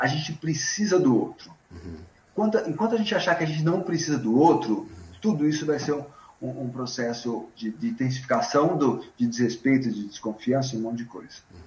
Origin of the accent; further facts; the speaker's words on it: Japoatã, Sergipe, Brazil; born there; also born or lived in Francisco Morato; Francisco Morato, que é uma cidade da Grande São Paulo, e que eu morei durante 14 anos, e a cidade que eu nasci, que fica em Sergipe, apesar de ser branco ar-condicionado, sou sergipana, chamado Japoatã.